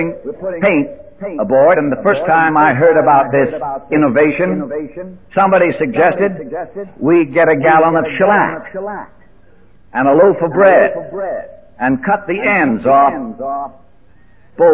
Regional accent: Hartford, Connecticut, United States; I kept going back to my hometown, Hartford, Connecticut.

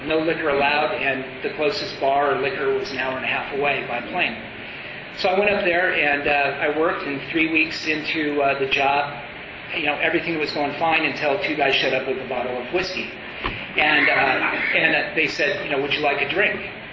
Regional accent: Portland, Oregon, United States; And I was living in a little town in southern Oregon called Ashland. And I'm originally from Portland

